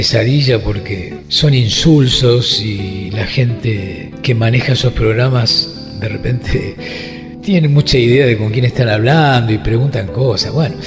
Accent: La Plata, Buenos Aires Province, Argentina; nací en la ciudad de La Plata, una ciudad de características universitarias, porque allí siempre vinieron y siguen viniendo gentes de toda Latinoamérica, sobre todo, porque es una ciudad que tiene muchas facultades.

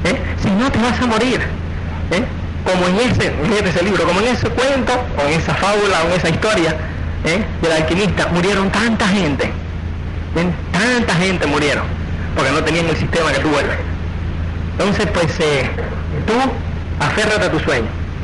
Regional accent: Cuba; now in Spain; yo llego a España, y me compré la mitad del dinero, ¿verdad? Que uno, como es cubano, tiene que impresionar a los demás

